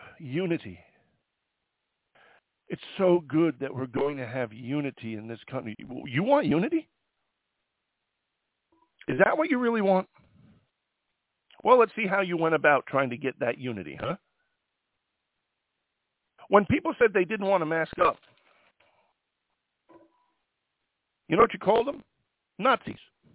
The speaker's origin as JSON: {"language": "English", "region": "New York", "country": "United States", "said": "The crime rate in New York City, I'm from New York, the crime rate on the subway is up 200%."}